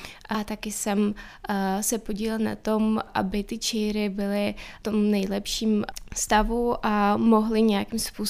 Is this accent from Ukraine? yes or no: yes; Donbas, Ukraine; Czech is a second language; moved away; a taky i konflikt na Donbasu, odkud pocházím.